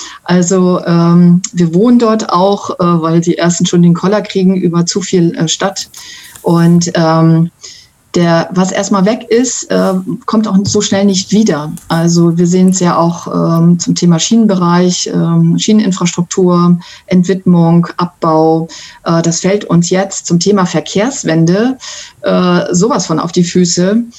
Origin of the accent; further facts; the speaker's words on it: Singapore; now in Hamburg, Germany; Ja, ich bin ja eigentlich Stadtmensch. Also ich bin in der Metropole Singapur groß geworden. Und hat es mich zurück nach Hamburg verschlagen.